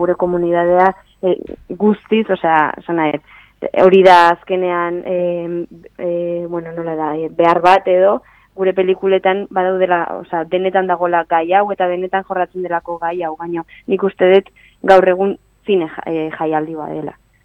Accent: San Sebastián, Basque Country, Spain; ni Donostiarra naiz adibidez.

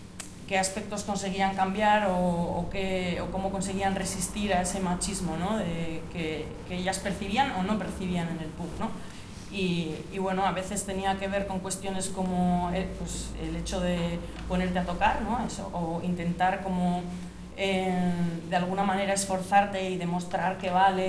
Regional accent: Sopelana, Basque Country, Spain; vine con una amiga desde, bueno, yo soy de Sopelana y vinimos en coche desde Sope una amiga y yo a un concierto

